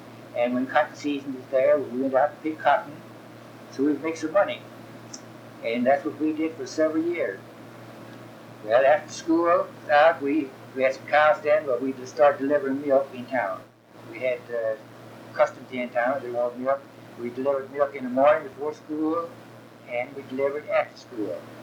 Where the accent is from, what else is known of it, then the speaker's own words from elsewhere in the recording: Texas, United States; now in Bishop, United States; Well, we came in from West Texas, poor as anybody could be. We had to borrow money to get here.